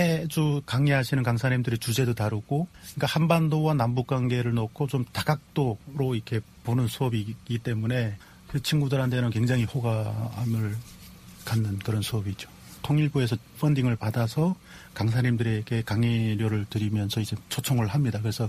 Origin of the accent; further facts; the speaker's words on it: Chongjin, North Hamgyong, North Korea; moved away; 나중에 그러면 내가 교수가 돼서 청진이 고향이니까